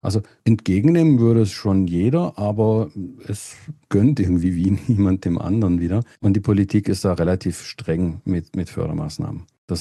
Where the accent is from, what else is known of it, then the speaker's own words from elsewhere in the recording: Germany; now in Switzerland; ich komme ja ursprünglich aus Deutschland, also auf der anderen Seite der Grenze ganz nah.